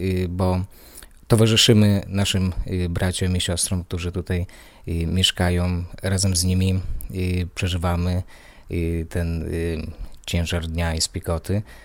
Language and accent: Polish; Belarus; now in United States; I sam pochodzę z Białorusi, urodziłem się na Białorusi, ale mam pochodzenie polskie. Mój dziadek urodził się w Warszawie